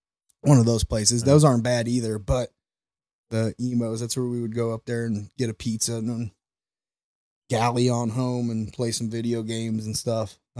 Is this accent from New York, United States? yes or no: no; St. Louis, Missouri, United States; That was one so weird rowdy. Thing growing up in Soulard a kid. And I completely forgot about, but I was exposed to Mardi Gras at a really, really young age.